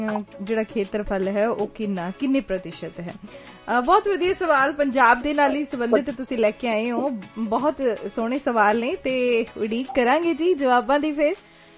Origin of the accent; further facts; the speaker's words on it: Punjab, India; moved away as an adult; ਅਸੀਂ ਜੋ ਪੰਜਾਬ ਤੋਂ ਜੰਮ ਪਲ ਕੇ ਵੱਡੇ ਹੋ ਕੇ ਵਿਦੇਸ਼ਾਂ ਦੇ ਵਿੱਚ ਆਏ ਹਾਂ